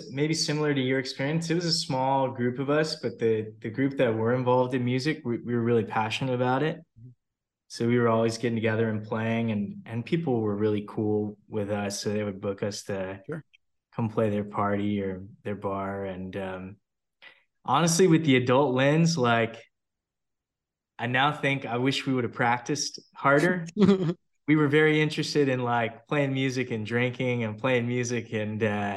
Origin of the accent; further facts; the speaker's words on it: Texas, United States; It was a big deal. I didn't play. I played, like, you know, flag football when I was young.